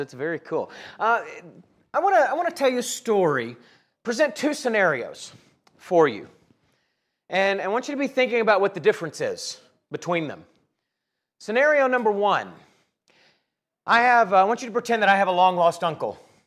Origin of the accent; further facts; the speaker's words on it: Alabama, United States; now in Denver, United States; I was born and raised in North Alabama.